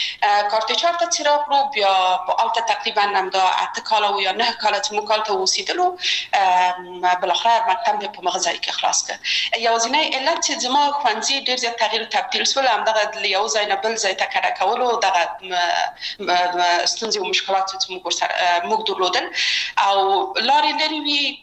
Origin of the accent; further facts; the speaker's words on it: Kabul, Afghanistan; یو خو موږ د مکرایانو په ساحه کې لوی شوي وو، هلته زموږ بلدتیا ډېره زیاته وه.